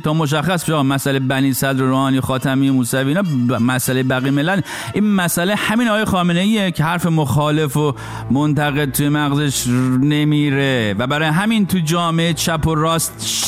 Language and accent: Persian; Rasht, Gilan, Iran; now in New York, United States; ما یه رابطه رشتی، خب منم اهل رشتم